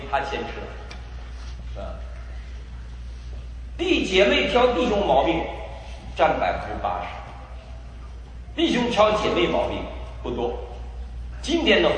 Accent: Northeast China, China; 我们东北人不是这个

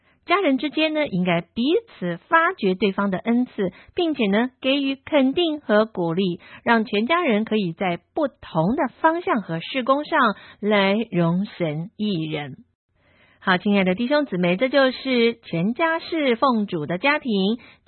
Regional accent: China

